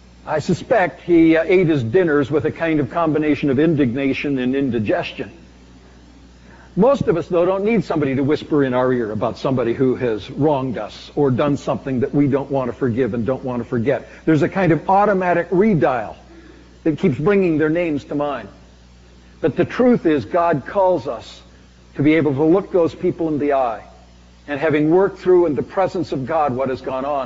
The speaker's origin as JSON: {"language": "English", "country": "Canada", "said": "As a Canadian, I'm a non-American."}